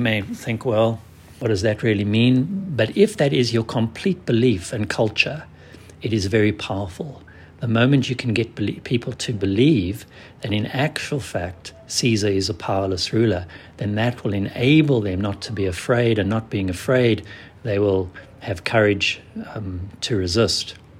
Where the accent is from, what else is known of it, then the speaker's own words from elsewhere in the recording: South Africa; I come from South Africa